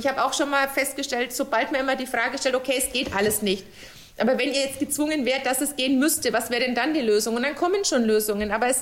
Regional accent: Bavaria, Germany; als Fränkin ist das schwer auszusprechen

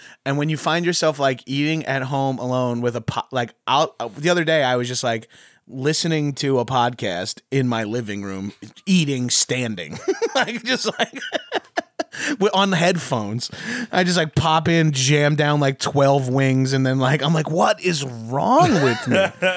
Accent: New York, United States; Yeah, and I'm from New York, and I still like, oh, I'm in Texas.

